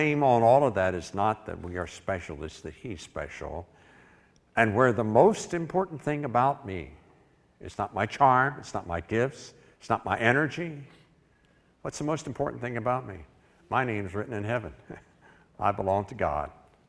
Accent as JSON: {"language": "English", "region": "West Virginia", "country": "United States", "said": "After all, I'm a redhead from West Virginia."}